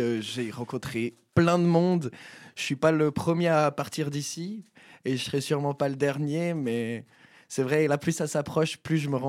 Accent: Sierre, Valais, Switzerland; je suis originaire de Sierre. Je suis né à Sierre, j'ai grandi à Sierre et j'habite toujours à Sierre. Alors, voilà, ma vie, c'est Sierre.

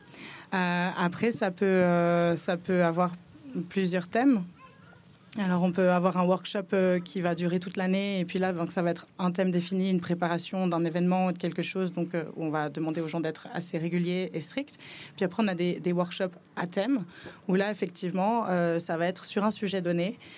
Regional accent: Switzerland; born there; Alors, moi, j'habite, je vis en Suisse, je suis née en Suisse.

